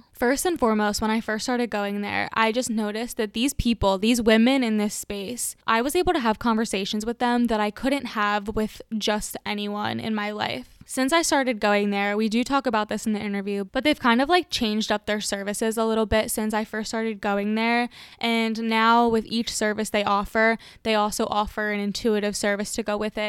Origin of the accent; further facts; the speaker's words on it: New Jersey, United States; when I thought of my hometown, when I thought about South Jersey, I was like, this is not the place for me.